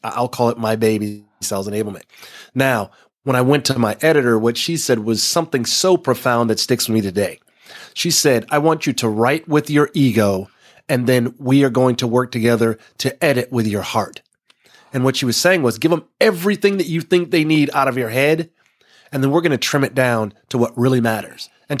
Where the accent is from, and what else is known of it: Texas, United States; born or raised there